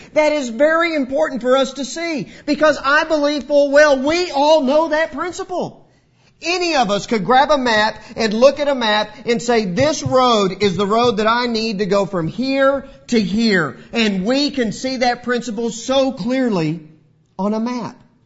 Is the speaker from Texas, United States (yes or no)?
yes; Texas, United States; Growing up in West Texas, we had a unique school situation in our town.